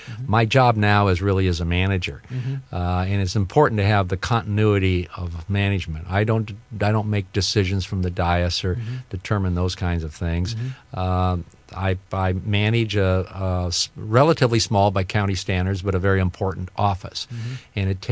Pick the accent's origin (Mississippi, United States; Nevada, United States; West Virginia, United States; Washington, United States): Washington, United States; Seattle; also born or lived in New York / San Francisco; But at any rate, I grew up in Seattle, Washington. I grew up in a very political family. Went to the University of Washington.